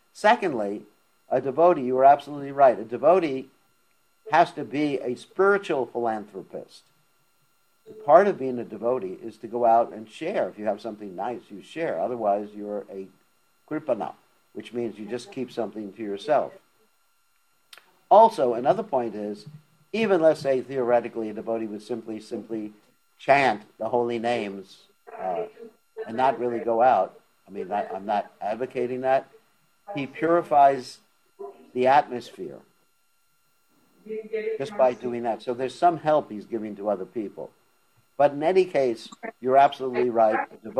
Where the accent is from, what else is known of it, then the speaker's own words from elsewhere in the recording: United States; born there; I was born in the United States. I can become president.